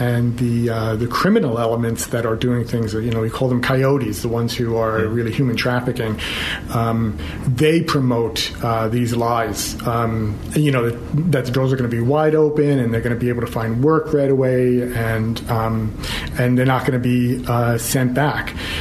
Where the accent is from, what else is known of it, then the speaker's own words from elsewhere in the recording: Long Island, New York, United States; Where I grew up on Long Island, your family's history was really a big part of everybody's life.